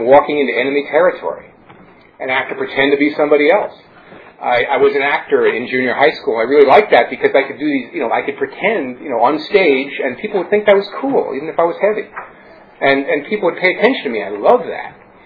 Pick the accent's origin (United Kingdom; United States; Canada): United States; New York City, New York; I grew up in New York City, and New York has Jewish delis. It has Puerto Rican delis. It has Italian delis. It has Chinese delis.